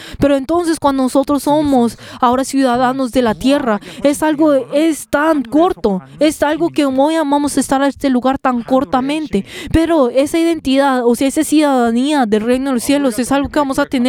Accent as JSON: {"language": "Spanish", "country": "South Korea", "said": "Porque yo soy coreano en ese lugar."}